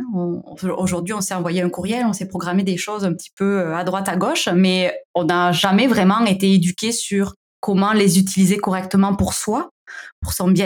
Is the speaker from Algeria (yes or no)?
no; south of France, France; accent: southern French; now in Canada; ils venaient me visiter au Québec, vous l'entendez, j'ai un petit accent du sud de la France.